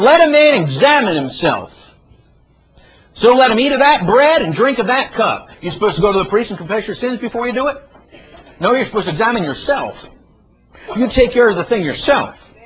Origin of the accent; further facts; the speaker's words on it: Philadelphia, Pennsylvania, United States; Listen, I'm from Philadelphia.